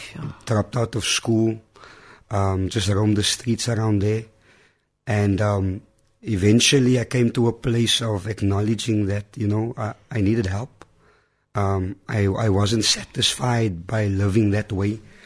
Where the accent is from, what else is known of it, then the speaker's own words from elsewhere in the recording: Bonteheuwel, Western Cape, South Africa; Born and bred in Bonthierville, grew up on the streets right there. I'm what you many call a struggle baby. Amen. I was born in the heart of the struggle.